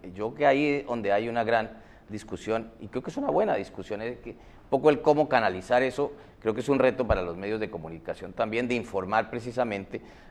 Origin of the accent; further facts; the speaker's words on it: Colombia; Por ejemplo, en Colombia, en mi país